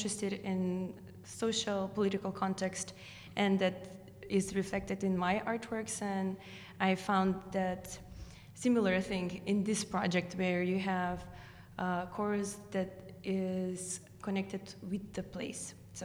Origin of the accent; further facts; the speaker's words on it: North Macedonia; English is a second language; I'm coming from Macedonia. I'm working with the Macedonian team on the Chorus Project.